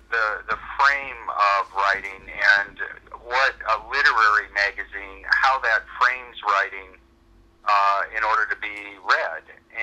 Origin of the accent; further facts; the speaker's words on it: Fort Wayne, Indiana, United States; it turned out that Edith Hamilton was herself from my hometown of Fort Wayne, Indiana